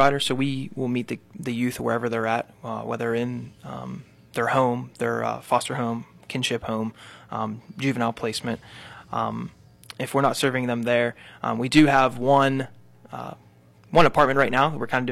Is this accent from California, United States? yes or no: no; Pennsylvania, United States; then came up here to my hometown of Butler County